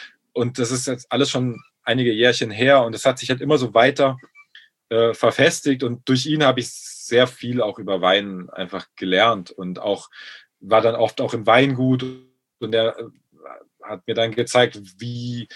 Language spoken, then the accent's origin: German; Baden-Württemberg, Germany; ich komme aus Baden-Württemberg